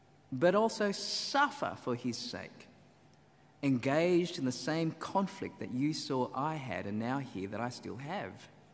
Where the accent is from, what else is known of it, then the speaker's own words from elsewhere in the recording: Australia; But whilst being her subjects in the Commonwealth, we are also citizens of Australia.